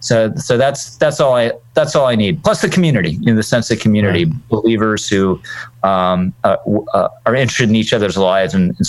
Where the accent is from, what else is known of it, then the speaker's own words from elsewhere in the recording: Virginia, United States; now in New York, United States; And then particularly when I moved to New York, I was originally from Virginia, going to Redeemer and listening to Tim Keller had a big influence on me.